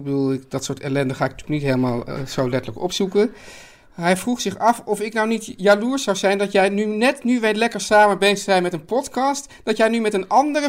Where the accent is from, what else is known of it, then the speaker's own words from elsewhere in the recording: Amsterdam, North Holland, Netherlands; Ja, want jij komt uit Amsterdam-Zuid ik kom van het Prinseneiland.